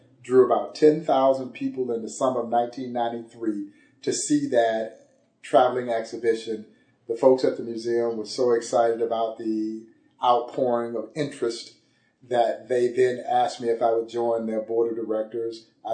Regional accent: Crawfordville, Georgia, United States; Crawfordville, Georgia, all of about 500

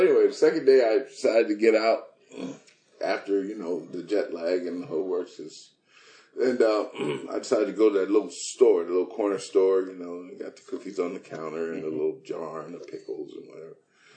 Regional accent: Los Angeles, California, United States; Now, I grew up in South Central L.A. My school was, I went to a black high school.

